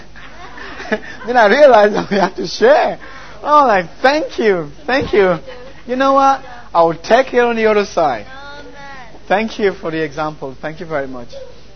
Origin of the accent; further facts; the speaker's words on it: Cameroon; first language French; English is a second language; moved away; When I was in Cameroon, it was tough. I wasn't a Christian. I was doing my own thing. French is my first language, by the way, so you'll find a broken accent a little bit. So, when I came over here